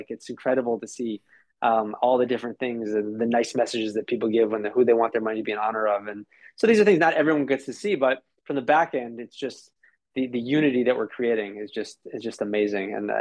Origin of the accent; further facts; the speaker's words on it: Minnesota, United States; My parents were in town. I'm from Minnesota. They were visiting